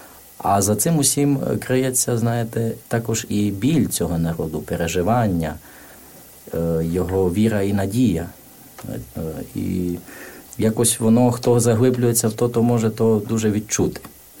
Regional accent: Zakarpattia Oblast, Ukraine; бо я з Міжірщини, у нас на Міжірщині дуже популярне купляють такий карпатський чай

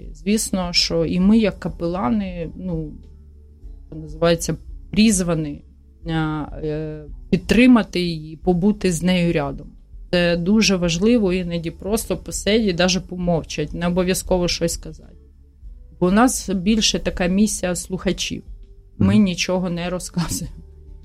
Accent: Kyiv, Ukraine; Ukrainian is a second language; Хоч я і корінна киянка, і все життя розмовляла російською, але дуже намагаємось розмовляти українською мовою.

